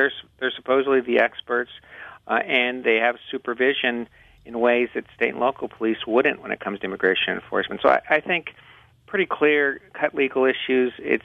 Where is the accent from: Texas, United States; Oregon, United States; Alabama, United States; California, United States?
California, United States; And in the past, my home state, California, decided in the 1990s to try to get involved in immigration.